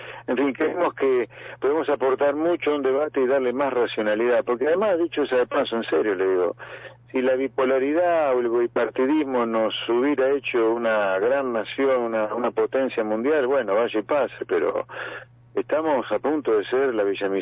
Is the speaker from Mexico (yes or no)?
no; Pergamino, Buenos Aires Province, Argentina; born there; y ni hablar en Pergamino, el lugar donde yo nací, que quiero tanto